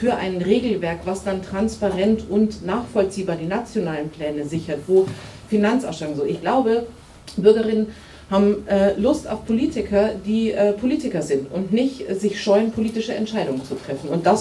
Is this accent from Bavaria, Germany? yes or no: no; Düsseldorf, North Rhine-Westphalia, Germany; wenn ich das an der Stelle als Düsseldorferin sagen darf.